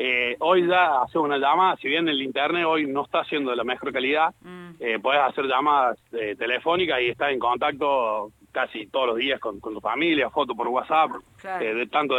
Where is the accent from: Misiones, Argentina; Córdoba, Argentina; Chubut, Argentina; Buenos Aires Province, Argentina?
Córdoba, Argentina; yo soy oriundo de Córdoba